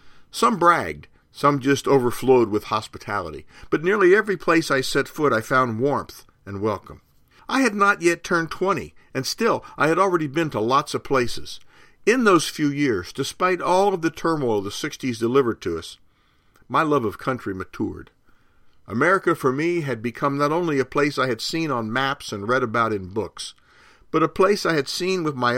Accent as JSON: {"language": "English", "region": "Ohio", "country": "United States", "tie": "born or raised there", "said": "the abolitionist movement, which had a very strong base of operation in my hometown, and how Ohio is home to 8 U.S. presidents."}